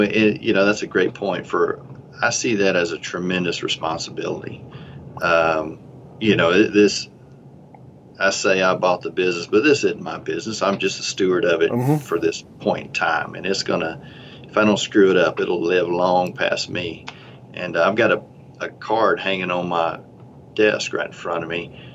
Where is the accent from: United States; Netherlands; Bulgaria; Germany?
United States; Elgin, Texas; now in Bastrop, United States; I actually live in Bastrop, and I grew up in Elgin, of course, lived in Elgin my whole life